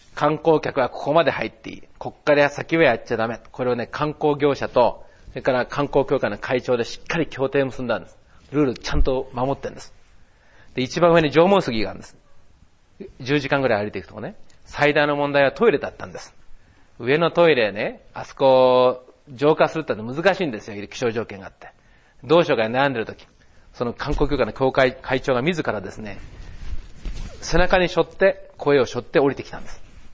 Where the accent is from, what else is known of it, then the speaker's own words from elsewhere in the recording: Chigasaki, Kanagawa, Japan; 俺は茅ヶ崎で出身だと。